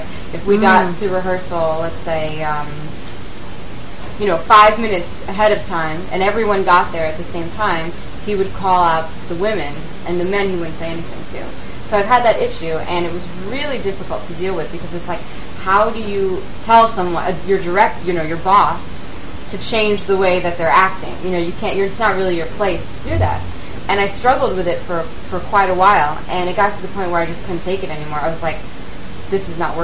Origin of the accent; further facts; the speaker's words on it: United States; But as an American, I'm like, that's disrespectful not